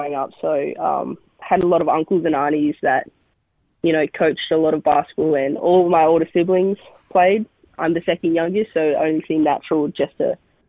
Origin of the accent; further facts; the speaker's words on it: Queensland, Australia; So growing up in Queensland, I think their NBL team has done a great job